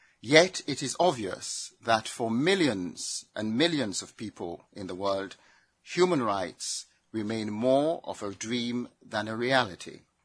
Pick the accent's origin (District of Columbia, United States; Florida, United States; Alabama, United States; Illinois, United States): District of Columbia, United States; Washington; now in The Hague, Netherlands; It's wonderful to be back in Washington and in my hometown.